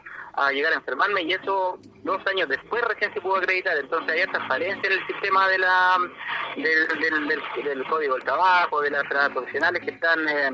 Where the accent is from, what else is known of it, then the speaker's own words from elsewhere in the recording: Arica, Arica y Parinacota, Chile; yo soy oriundo de Arica